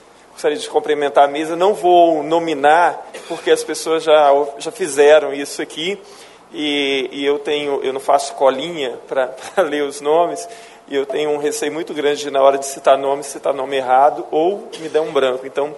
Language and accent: Portuguese; Santa Maria de Jetibá, Espírito Santo, Brazil; Para mim é sempre um prazer estar aqui na minha terra natal. Como todo mundo sabe, eu nasci em Santa Maria de Jequitibá, quer dizer, nasci em Rio Taquarinha, né?